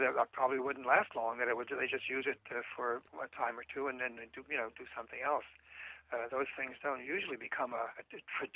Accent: New Jersey, United States; born there; now in New York, United States; I live in New York. I was born in New Jersey

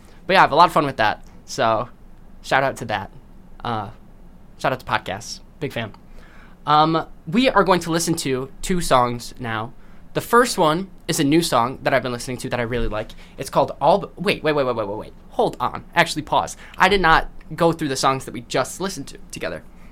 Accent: Naperville, Illinois, United States; I'm from Naperville, Illinois, and these guys are based out of Bolingbrook, I think, or Lisle. Somewhere, like, really, really close to where I live.

